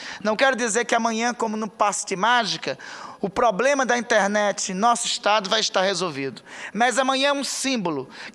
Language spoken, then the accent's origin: Portuguese; Amapá, Brazil; lá no meu estado do Amapá seja de R$ 429,90, o mais caro do país